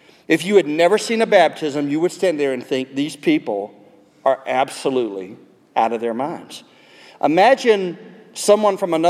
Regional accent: South Carolina, United States; this is in South Carolina. That explains a lot of it. That's my home state.

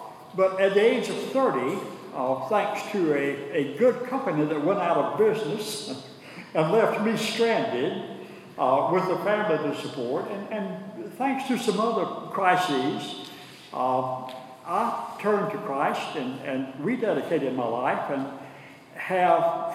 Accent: Sumter, South Carolina, United States; Lyman's father. … Lyman's mother. We're from Sumter, South Carolina.

